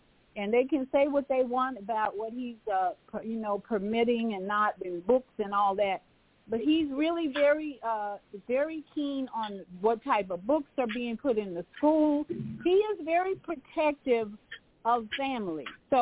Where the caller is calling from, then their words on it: Orlando, Florida, United States; Grand Rising, my sisters, and … in Orlando, Florida.